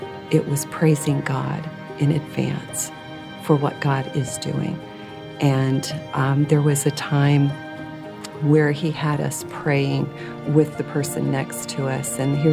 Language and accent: English; Valparaiso, Indiana, United States; I'm from Valparaiso, Indiana.